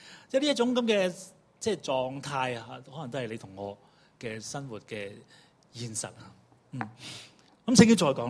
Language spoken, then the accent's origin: Cantonese; Hong Kong; 我哋都是香港人嚟嘅